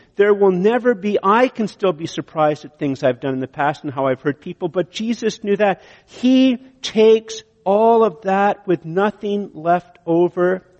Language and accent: English; Canada; maybe the fact that I'm Canadian